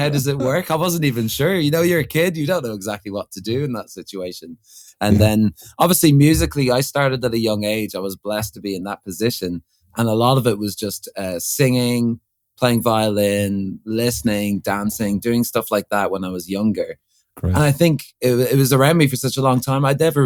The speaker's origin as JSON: {"language": "English", "country": "Ireland", "tie": "born or raised there", "also_born_or_lived": "London", "said": "I moved to Ireland when I was two, so one and a half actually."}